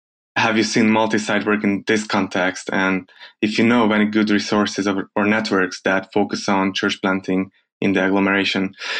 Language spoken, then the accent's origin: English; Hungary; I'm from Hungary, Europe, where we're planting a church in a town next to the capital, Budapest.